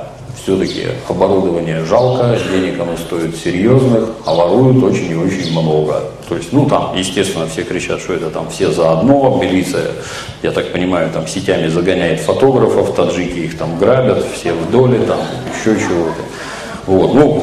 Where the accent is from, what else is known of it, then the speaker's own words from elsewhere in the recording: Saint Petersburg, Russia; Например, в родном городе Санкт-Петербурге это целая отрасль, воровство фотооборудования у туристов.